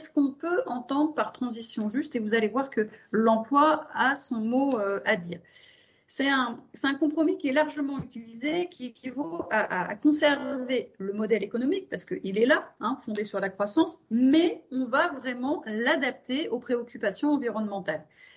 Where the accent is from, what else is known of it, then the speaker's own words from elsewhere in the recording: Hauts-de-France, France; on l'a vu bien dans le nord de la France, ma région d'origine